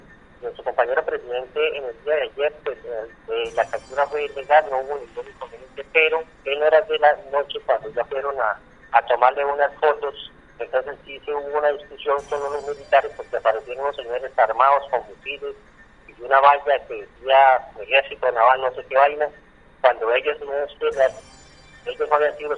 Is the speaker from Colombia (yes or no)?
yes; Colombia; nosotros como colombianos ya estamos cansados de la guerra.